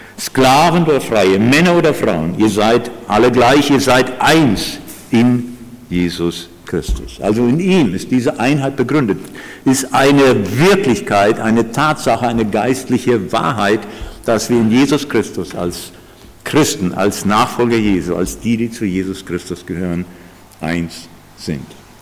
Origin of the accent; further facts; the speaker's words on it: Germany; Mentalität, Prägung, die wir haben als Deutsche sozusagen.